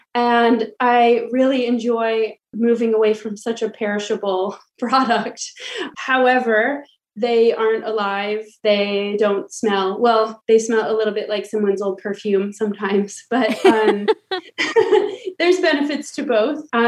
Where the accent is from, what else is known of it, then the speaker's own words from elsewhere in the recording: Petoskey, Michigan, United States; I actually saw a lot of similarities between my hometown of Petoskey, Michigan, and Port Austin when it comes to tourism.